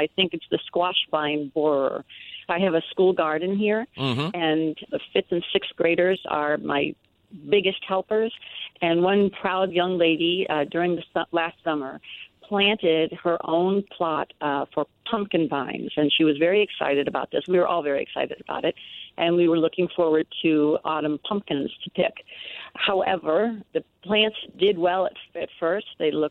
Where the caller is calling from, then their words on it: Philadelphia, Pennsylvania, United States; I'm calling from Southwest Philadelphia at the Richard Allen Preparatory Charter School.